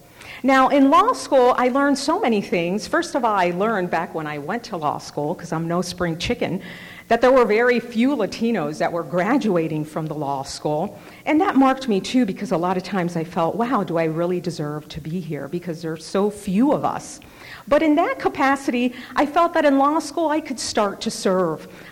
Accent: Hialeah, Florida, United States; English is a second language; growing up in the sort of communities I grew up in Hialeah, Florida, I was disinterested and uninspired in my schools

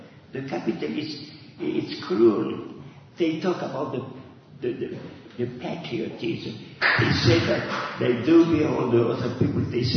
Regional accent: France; I grew up in France.

